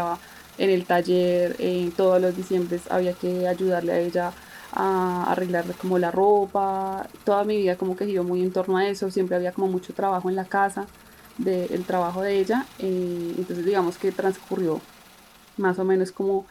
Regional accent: Bogotá, Colombia; soy de acá de Bogotá.

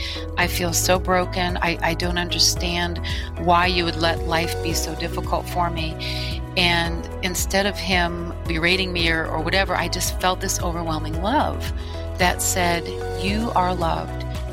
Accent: Michigan, United States; I was born and raised in Michigan. I had just a really lovely childhood. I like to look at my upbringing as that rural America, kids on bikes and me on my horse.

